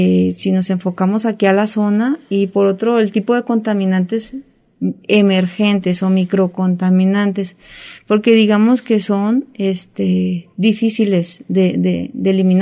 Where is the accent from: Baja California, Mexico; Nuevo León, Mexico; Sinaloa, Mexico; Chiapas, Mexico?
Sinaloa, Mexico; moved away as an adult; also born or lived in Sonora; yo que soy de Sinaloa, porque realmente soy de Sinaloa, me fui a estudiar a Sonora y allá me quedé por un tiempo.